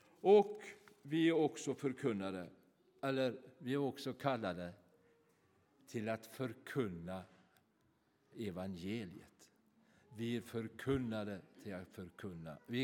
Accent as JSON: {"language": "Swedish", "region": "Västra Götaland County", "country": "Sweden", "tie": "born or raised there", "said": "Släpp nu där garnen, som vi säger hemma i Bohuslän, näten, säger många."}